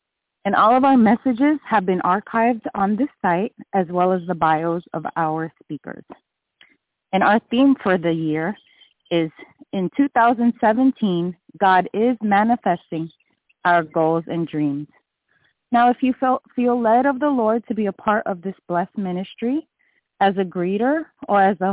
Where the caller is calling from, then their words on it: Snellville, Georgia, United States; I'm calling from Snellville, Georgia, where it's freezing here today.